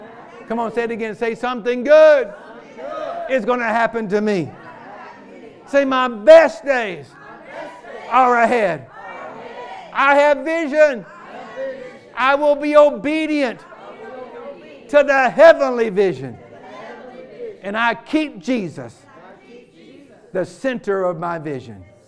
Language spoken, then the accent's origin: English; Arkansas, United States; I grew up in Arkansas, L.A., Lower Arkansas.